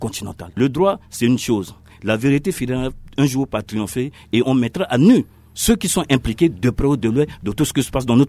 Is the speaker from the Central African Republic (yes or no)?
yes; Central African Republic; Nous sommes tous des Centrafricains.